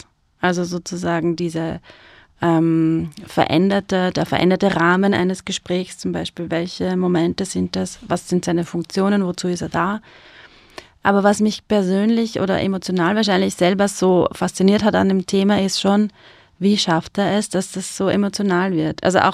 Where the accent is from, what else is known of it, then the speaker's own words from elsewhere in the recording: Styria, Austria; accent: Styrian; Ich komme auch aus der Steiermark, man hört es mir mittlerweile nicht mehr an. Aber es ist halt steirisch.